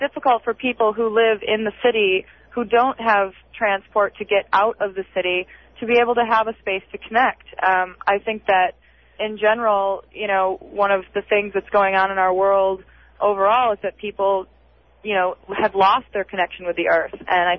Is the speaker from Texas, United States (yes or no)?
no; New York, United States; I'm from the East Coast, I'm from New York, and we definitely do not have any type of community gatherings like this in support of gardening areas or anything of the sort.